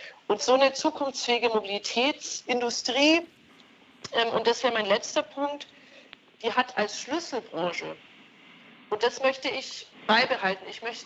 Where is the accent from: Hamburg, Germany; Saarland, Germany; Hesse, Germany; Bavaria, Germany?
Bavaria, Germany; wir sind ja beide aus Bayern, Autoregion, ich wie gesagt aus einer Zuliefererregion.